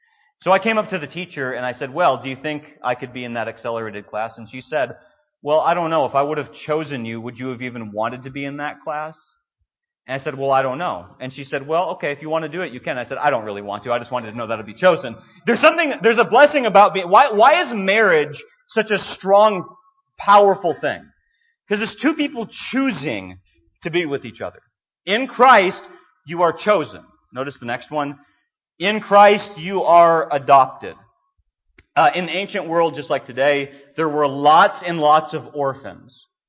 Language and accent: English; Minnesota, United States; Now, growing up in Minnesota, we had St. Paul, a big city, one of the Twin Cities.